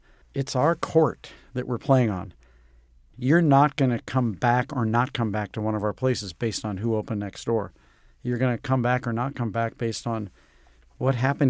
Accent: St. Louis, Missouri, United States; And, you know, growing up in St. Louis, honestly, the food was not all that remarkable.

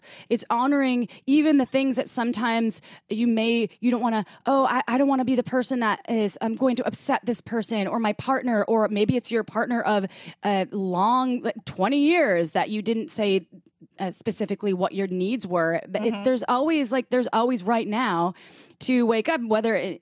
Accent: Midwest, United States; I grew up in the Midwest.

